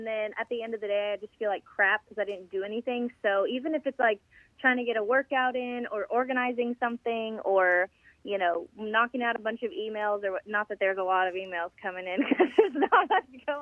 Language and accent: English; Texas, United States; I actually was fluent as a child growing up in Texas, like South Texas.